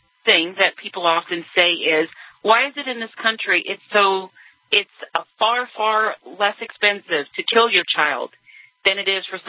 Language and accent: English; Houston, Texas, United States; I'm originally from Houston